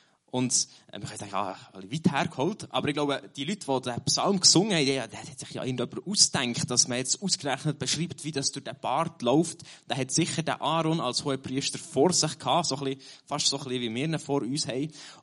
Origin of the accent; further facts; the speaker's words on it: Bern, Switzerland; als jemand aus dem Berner Oberland